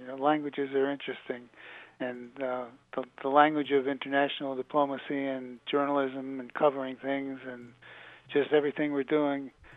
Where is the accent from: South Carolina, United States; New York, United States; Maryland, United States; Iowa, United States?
New York, United States; Saratoga Springs; now in Jerusalem, Israel; Saratoga Springs.